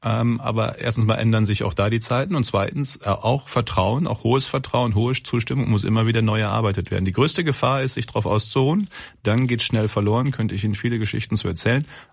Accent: Ahaus, North Rhine-Westphalia, Germany; ich komme ja aus Aarhus, also es ist eine Stadt im Kreis Borken.

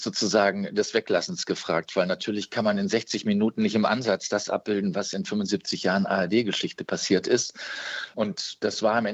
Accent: Munich, Bavaria, Germany; born there; Ich als Wessi, geboren in München

